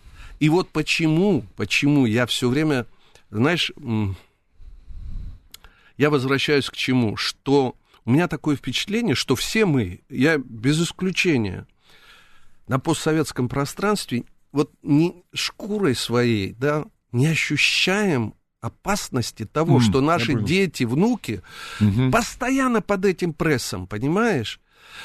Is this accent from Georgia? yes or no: yes; Georgia; Russian is a second language; Мы, грузины